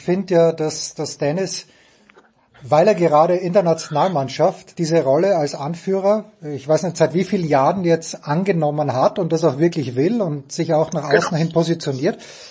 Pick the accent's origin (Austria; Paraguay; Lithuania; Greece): Austria; Ich bin Österreicher